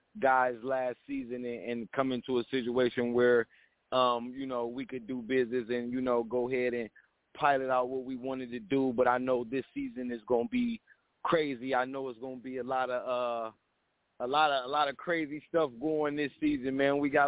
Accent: Cleveland, Ohio, United States; I'm from Cleveland, and we right on the lake.

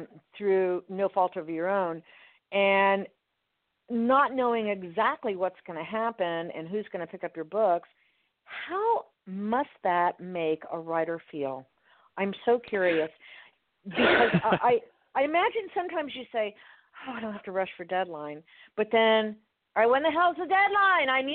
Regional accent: Miami, Florida, United States; since I'm from Miami and half of the city is also up in North Carolina.

